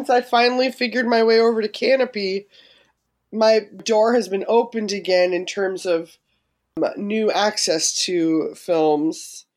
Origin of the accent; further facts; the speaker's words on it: Midwest, United States; I'm originally from the Midwest, but my parents retired to Northern California.